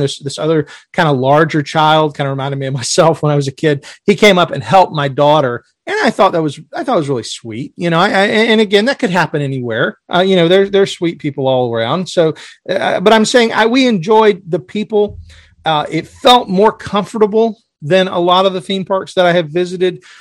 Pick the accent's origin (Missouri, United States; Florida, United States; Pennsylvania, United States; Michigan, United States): Florida, United States